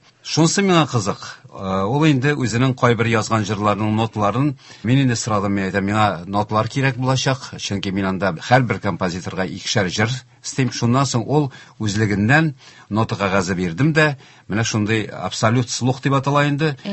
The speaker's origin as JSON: {"language": "Tatar", "town": "Naberezhnye Chelny", "region": "Tatarstan", "country": "Russia", "tie": "born there", "said": "Мин 60-нчы елның 11-нче гыйнварында Чаллыда тудым."}